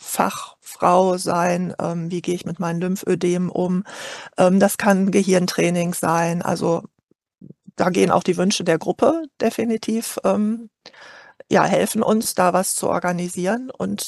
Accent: Dortmund, North Rhine-Westphalia, Germany; ich komme aus Dortmund

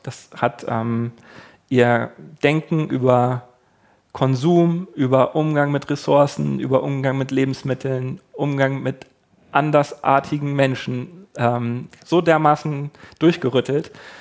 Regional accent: Germany; Wir haben das gelernt, wir sind weiß, wir kommen aus Deutschland, wir haben eine Ahnung

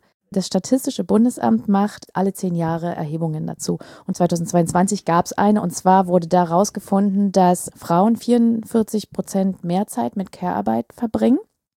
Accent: East Germany, Germany; born there; Also ich bin in der DDR geboren, das heißt, ne, um das vielleicht auch ein bisschen zu lokalisieren, vielleicht war es nicht überall in Deutschland so.

